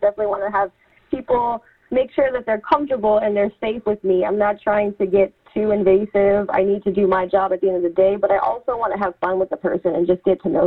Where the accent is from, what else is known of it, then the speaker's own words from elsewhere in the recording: California, United States; I definitely feel as though, because I'm from the Bay, it'd just be chill.